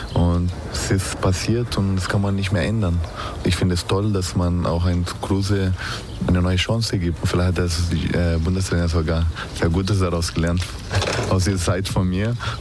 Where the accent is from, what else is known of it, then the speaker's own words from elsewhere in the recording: Brazil; German is a second language; Ich bin so aufgewachsen in Brasilien. Die meisten sind sehr gläubige Menschen.